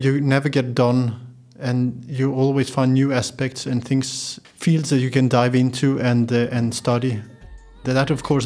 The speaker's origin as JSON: {"language": "English", "country": "Sweden", "tie": "born or raised there", "said": "because I grew up in Sweden in the forest"}